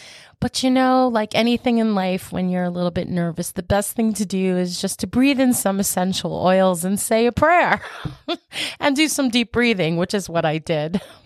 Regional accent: Franklin Square, New York, United States; town of Franklin Square, New York. That's our most popular city. So this makes sense because that's my hometown.

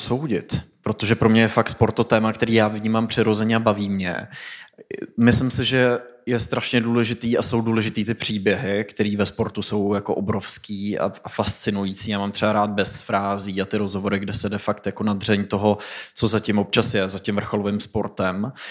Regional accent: Pardubice, Pardubice Region, Czechia; já jsem hrál hokej jako malej kluk v Pardubicích

